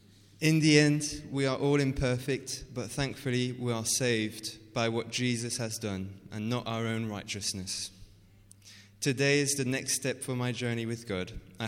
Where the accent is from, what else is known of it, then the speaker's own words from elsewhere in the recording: Bordeaux, Nouvelle-Aquitaine, France; I was in Bordeaux in France, in my hometown.